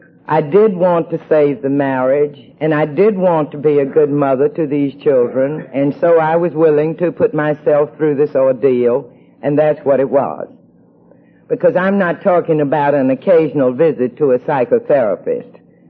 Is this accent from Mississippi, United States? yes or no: yes; Mississippi, United States; moved away as an adult; now in New York, United States; He was from Georgia. I was from Mississippi. And we would go home after 1 year. We have been in New York ever since. Now it will be 30 years this coming summer.